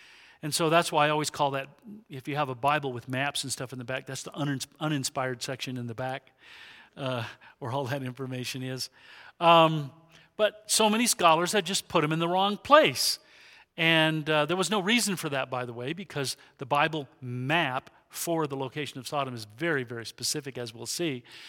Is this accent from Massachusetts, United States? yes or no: no; Albuquerque, New Mexico, United States; I come from Albuquerque. I go to Calvary Chapel in Albuquerque.